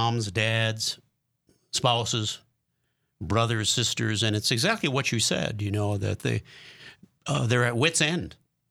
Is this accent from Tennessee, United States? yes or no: no; Milwaukee, Wisconsin, United States; I'm from Milwaukee